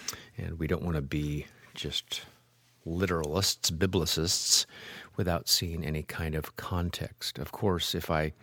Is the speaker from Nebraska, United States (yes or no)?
yes; Nebraska, United States; I grew up in Nebraska. What do you expect? Public school, Nebraska, butch haircut